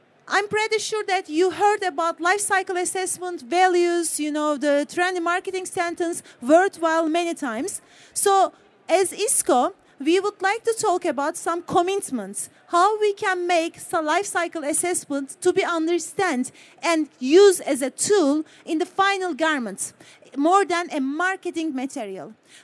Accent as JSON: {"language": "English", "country": "Turkey", "said": "We are coming from Turkey."}